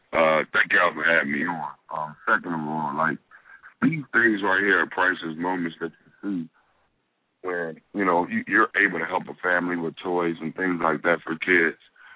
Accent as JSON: {"language": "English", "town": "Washington", "region": "District of Columbia", "country": "United States", "tie": "born or raised there", "said": "Yeah, I mean, I grew up in Washington, D.C. You know, my mom had food stamps."}